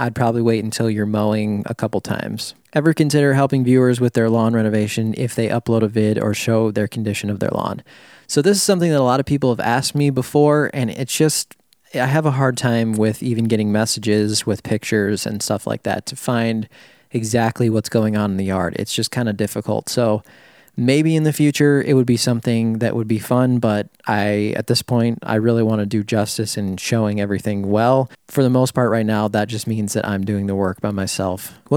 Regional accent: Minnesota, United States; However, I am from Minnesota, so it is possible, but I don't have the traditional Minnesota, don't you know, all that stuff.

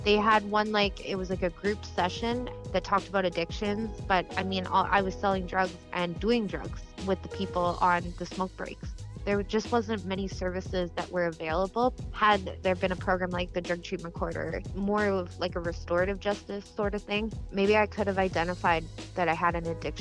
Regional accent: Yorkton, Saskatchewan, Canada; I grew up in Yorkton, and in the city that I was living in, I started to hang out with the older kids

